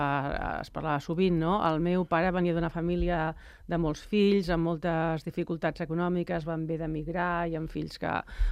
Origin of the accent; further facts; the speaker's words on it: Sant Cugat del Vallès, Catalonia, Spain; era Sant Cugatenca de soc arrel. Bueno, vaig néixer a Sant Cugat, la meva mare ens va parir a Sant Cugat